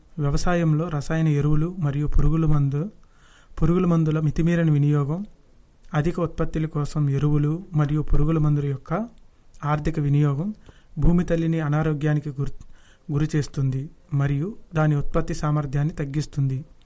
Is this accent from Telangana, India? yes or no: no; Undavalli, Andhra Pradesh, India; నేను ఒక రైతుని. మా ఊరు ఉండవల్లి. నేను డిగ్రీ చదువుకున్నాను. నేను ఒక రైతు కుటుంబం నుంచి వచ్చాను.